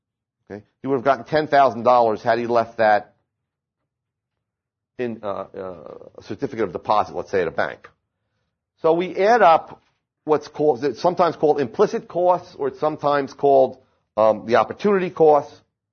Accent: New Jersey, United States; even though I'm Italian and I'm from New Jersey, you trust that it's not counterfeit

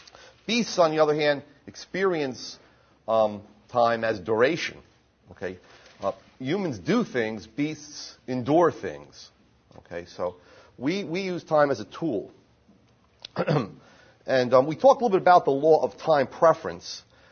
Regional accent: New Jersey, United States; Let's say that despite my lineage and the fact that I'm from New Jersey, you trust me implicitly.

